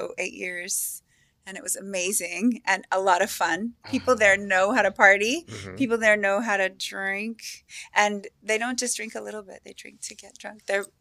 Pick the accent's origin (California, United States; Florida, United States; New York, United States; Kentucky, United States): California, United States; Montebello; Well, I'm from California. I grew up in Montebello.